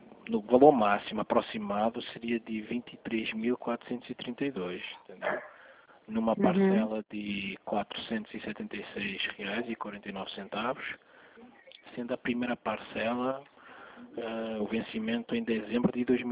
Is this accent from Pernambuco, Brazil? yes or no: yes; Recife, Pernambuco, Brazil; É de Recife.